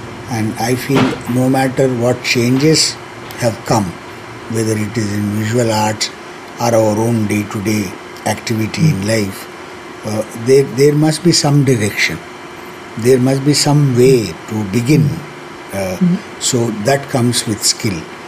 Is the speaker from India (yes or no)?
yes; India; I cannot become an American or a German or anyone. I'm an Indian. When I say Indian, I belong to a particular region.